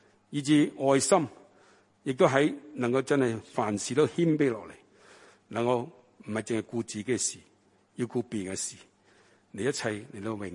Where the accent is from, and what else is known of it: China